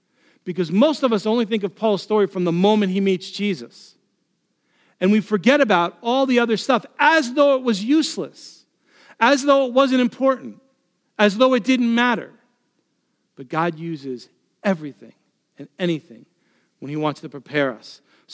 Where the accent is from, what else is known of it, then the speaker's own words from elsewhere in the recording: New York City, New York, United States; born there; So that's why I was born in New York City.